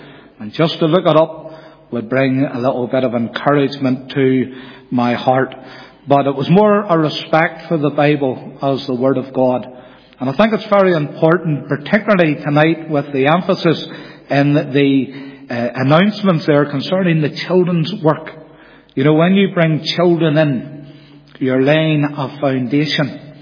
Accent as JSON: {"language": "English", "town": "Belfast", "region": "Northern Ireland", "country": "United Kingdom", "tie": "born or raised there", "said": "So I came into the world in October 1961, born into a family in East Belfast. My accent, they tell me, has modified greatly."}